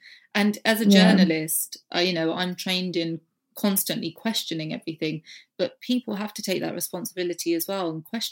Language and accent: English; East of England, United Kingdom; born there; I was born in Essex.